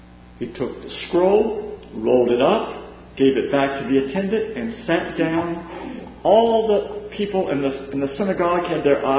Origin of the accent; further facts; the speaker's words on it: Williamson, West Virginia, United States; I've got to preach in my hometown, in Williamson, West Virginia. And it is a thrill.